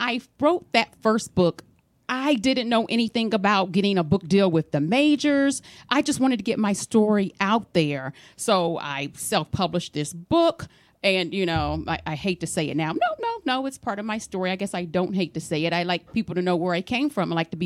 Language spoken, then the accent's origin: English; Columbus, Ohio, United States; I am from Columbus, Ohio originally, yes.